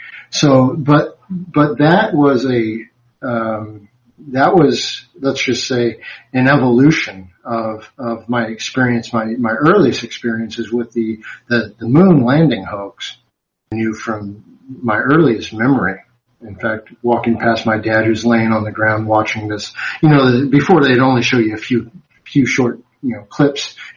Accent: California, United States; growing up in California, you tend to run into people from all over. So then you pick up different accents

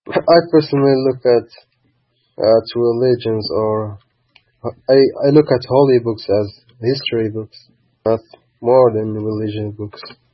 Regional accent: Morocco; Most Americans I tell them that I'm from Morocco, they have no idea where it is, actually.

